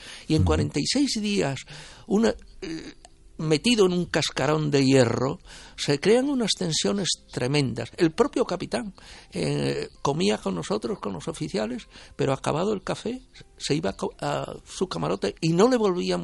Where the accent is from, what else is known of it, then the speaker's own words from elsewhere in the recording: Spain; Lo que hemos fracasado somos los españoles.